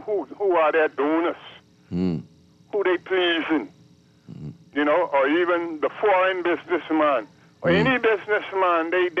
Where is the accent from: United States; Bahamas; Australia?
Bahamas; I was born, I'm a Texan Caicos Bahamian.